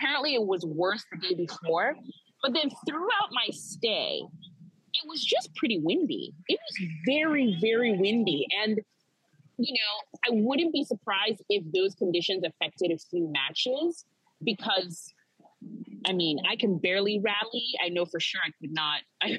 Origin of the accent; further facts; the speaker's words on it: New York, United States; I'm from the East Coast. I'm from New York. So I do think the Californians were going a bit overboard.